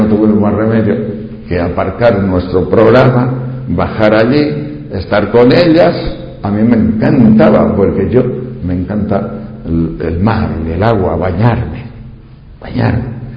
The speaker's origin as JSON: {"language": "Spanish", "town": "Tejerina", "region": "Castile and León", "country": "Spain", "said": "en mi pueblo, Tejerina, León, que hay 3 rebaños de ovejas"}